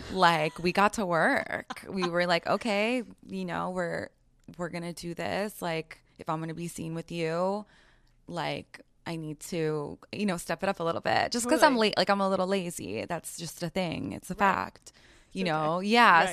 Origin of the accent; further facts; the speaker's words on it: New York City, New York, United States; And like, also I grew up in New York City. I grew up around celebrities.